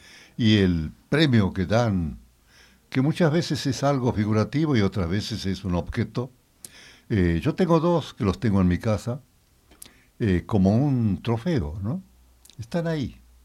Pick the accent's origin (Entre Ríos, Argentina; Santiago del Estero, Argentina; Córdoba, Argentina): Santiago del Estero, Argentina; now in Buenos Aires, Argentina; Digo, sí, soy de Santiago. Nunca lo negué. Estoy en Buenos Aires viviendo, pero soy de Santiago.